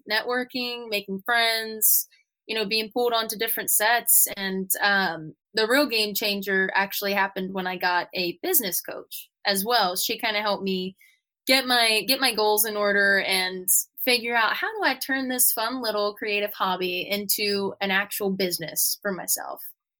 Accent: Piketon, Ohio, United States; now in Chillicothe, United States; hardly anyone knows of Piketon, it's such a small little town.

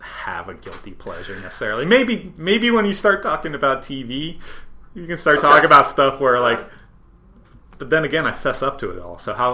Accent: New York, United States; I grew up on Long Island, and there wasn't a lot of music like made readily available to me.

